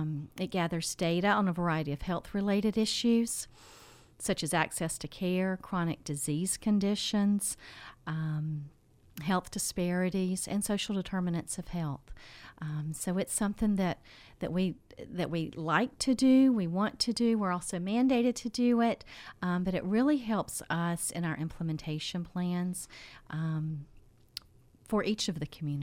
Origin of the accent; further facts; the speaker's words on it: Elberton, Georgia, United States; I'm originally from Elberton, Georgia. Have lived all my life in Georgia.